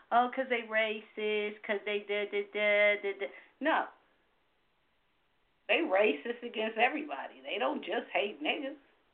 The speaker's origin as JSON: {"language": "English", "town": "Los Angeles", "region": "California", "country": "United States", "lives_now": "Sacramento, United States", "said": "I'm disadvantaged because I live in Sacramento, but I'm from Los Angeles."}